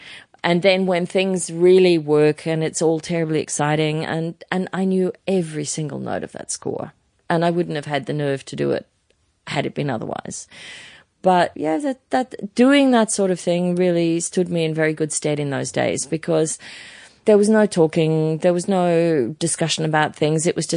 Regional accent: Manly, New South Wales, Australia; I was a kid from Manly in Sydney

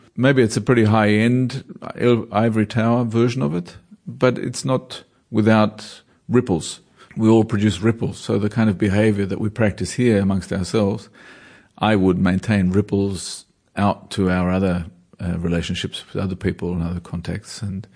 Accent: Australia; accent: German; moved away; I know when I'm Australian when I have a fairly healthy disrespect for anything authoritarian or any rules and regulations.

